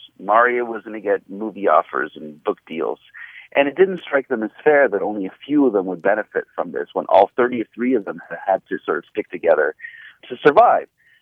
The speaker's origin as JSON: {"language": "English", "country": "United States", "tie": "born there", "said": "My father came to this country. I was a baby. My mother was pregnant. I was born in the United States."}